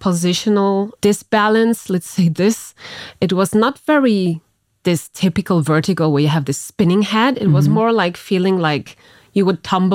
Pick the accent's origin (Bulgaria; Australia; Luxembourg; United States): Luxembourg; I went to European school, so I was always more used to the international multicultural environment. And I would rather say that I feel European. I'm Luxembourgish, I'm German, I'm Polish, and I really enjoy living in Luxembourg